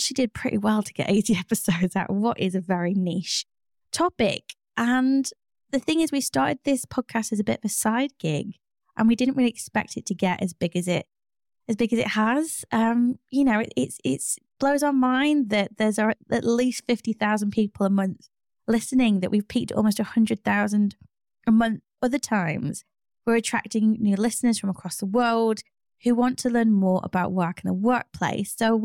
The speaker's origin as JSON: {"language": "English", "region": "Wales", "country": "United Kingdom", "tie": "born or raised there", "said": "Fun fact, I grew up in Wales. Bet you didn't know that, did you?"}